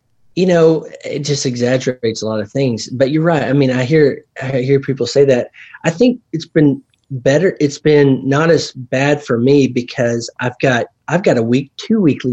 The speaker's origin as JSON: {"language": "English", "region": "Texas", "country": "United States", "tie": "born or raised there", "said": "Let's meet at WordCamp DFW, kind of my hometown, you know, Dallas Fort Worth, my hometown WordCamp."}